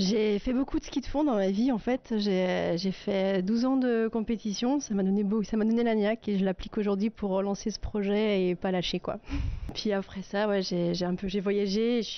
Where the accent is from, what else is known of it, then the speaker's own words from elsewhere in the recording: Soultzeren, Grand Est, France; moi, je viens de la vallée de Münster, je viens de Souzarène.